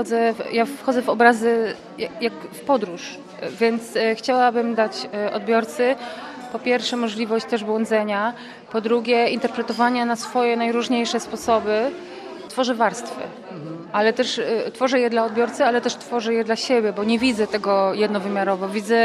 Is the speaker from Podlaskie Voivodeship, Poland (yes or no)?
no; Kraków, Lesser Poland, Poland; Ja pochodzę z Krakowa i u nas w domu, czy w ogóle w Krakowie jest mnóstwo starych